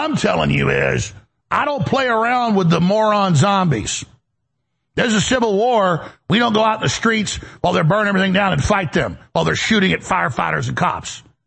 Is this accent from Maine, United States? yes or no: no; Texas, United States; Oh, but see, I'm from Texas is why that is.